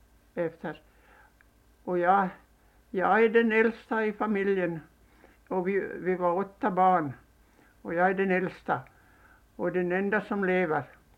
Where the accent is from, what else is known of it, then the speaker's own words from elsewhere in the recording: Korsholm, Ostrobothnia, Finland; moved away; Jag är hemifrån Stavelsby i Mostasari. De kallade det för Mostasari förut, men nu kallar det Korsholm.